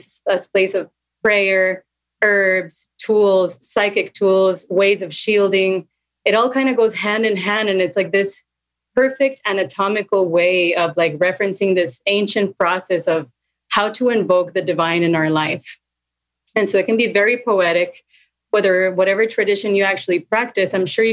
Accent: Costa Rica; all the way in Central America, where I'm from Costa Rica.

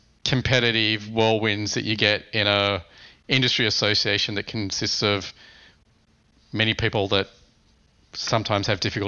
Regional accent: Australia; as someone out of the country, it's interesting to observe. As an Australian

